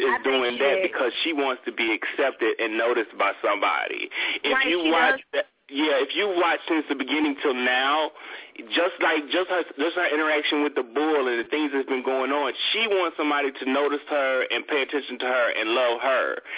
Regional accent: Mississippi, United States; I'm from Mississippi, and where I'm from, I'm like an hour from New Orleans. So that is my stomping ground.

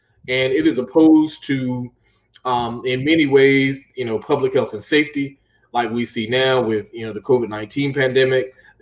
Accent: Durham, North Carolina, United States; And I'm from Durham, live, you know, go there to represent my people.

